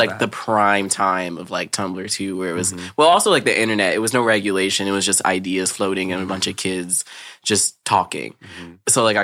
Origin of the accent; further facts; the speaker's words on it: Philadelphia, Pennsylvania, United States; I was born in Philadelphia, PA. South Philly, to be exact.